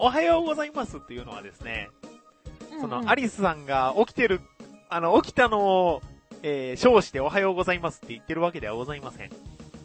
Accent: Kagawa, Japan; 私はうどん県ですよ。

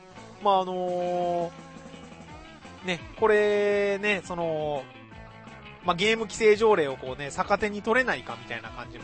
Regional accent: Kagawa, Japan; 私の地元香川県でですね、大変なことが起こりまして

